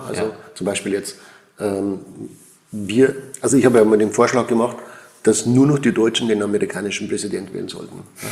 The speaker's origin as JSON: {"language": "German", "country": "Switzerland", "said": "also ich bin ein Schweizer und ich muss schon sagen, hier in der Schweiz ist es anders."}